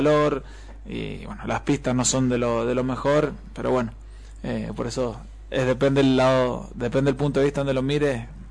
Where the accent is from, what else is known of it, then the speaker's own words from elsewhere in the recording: Mendoza, Argentina; 9 son sanjuaninos, soy el único mendocino.